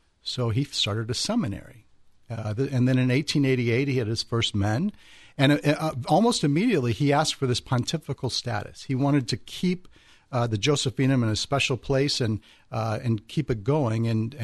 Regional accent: Kansas, United States; Originally from Kansas. I'm a priest of the Archdiocese of Kansas City in Kansas, and as the bumper sticker says in my office, Kansan by birth, Jayhawk by the grace of God.

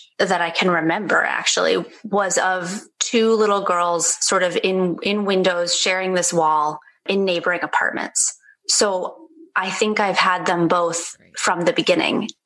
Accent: California, United States; also born or lived in New York; I grew up in California, but I spent 10 years in New York, and many of those years were in Brooklyn.

